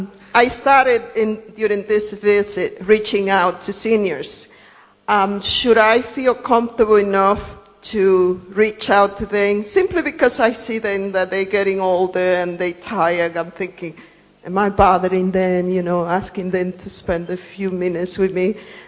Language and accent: English; New York, United States; I come from New York, and you know, we had a horrible election based on what people said.